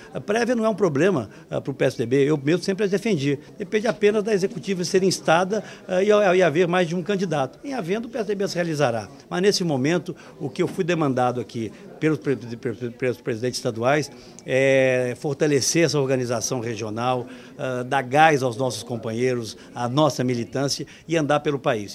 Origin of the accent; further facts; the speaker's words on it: Minas Gerais, Brazil; Eu sou de Minas, você sabe disso, né? Em Minas a gente não costuma colocar carroça antes dos bois.